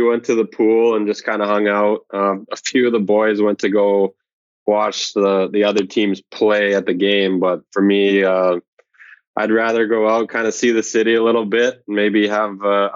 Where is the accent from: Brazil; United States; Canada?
Canada; Calgary, Alberta; it's only 2 hours away from my hometown in Calgary